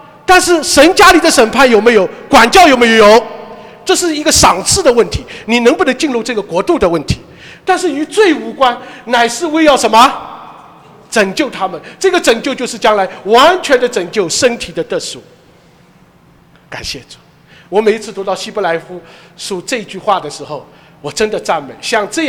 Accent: Shanghai, China; 所以我们上海人说，要转变靠动迁，知道吧？

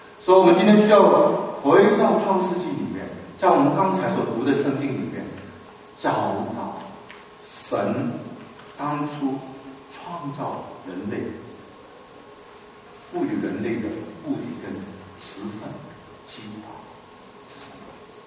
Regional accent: China; 命名，我们中国人就最了解，因为我们中文的名字都有含义，对不对？啊，

